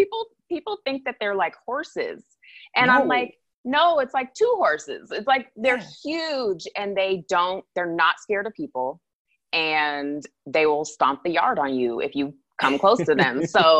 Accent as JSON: {"language": "English", "town": "Anchorage", "region": "Alaska", "country": "United States", "tie": "born or raised there", "said": "Anchorage is beautiful, and I, you know, that's my hometown, and I still have family there, and that's great. And but it's like a nice place to visit now."}